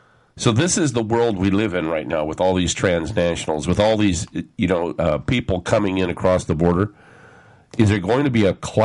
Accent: California, United States; Last time I checked, I'm a Californian, and we've always been mixed together.

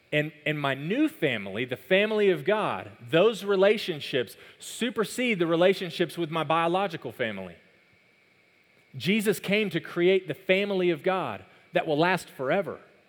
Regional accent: Texas, United States; born there; When I was born in Texas. I was born in the United States. I'm a citizen here.

